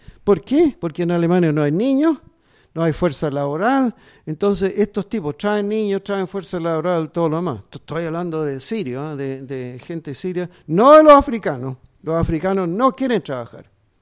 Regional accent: Valparaíso, Chile; born there; Yo soy alemán. Ahora, ¿viste tú cómo se llama? Perdí la nacionalidad chilena. Yo nací en Valparaíso en 1943. Voy a tener este año 73 años. Tengo 72 años, perdí la nacionalidad. Y tengo nacionalidad alemana.

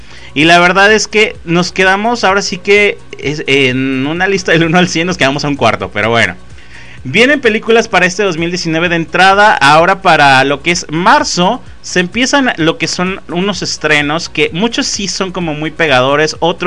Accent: Mexico; nosotros como mexicanos

